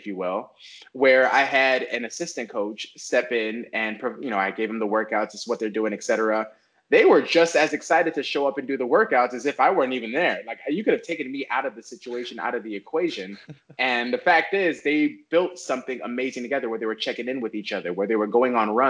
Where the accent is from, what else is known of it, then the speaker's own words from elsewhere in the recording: Chicago, Illinois, United States; So, born and raised in Chicago.